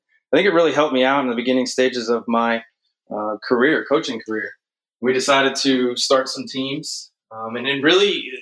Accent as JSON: {"language": "English", "town": "Chicago", "region": "Illinois", "country": "United States", "tie": "born or raised there", "said": "but in terms of my background, man, I grew up in the Chicagoland area."}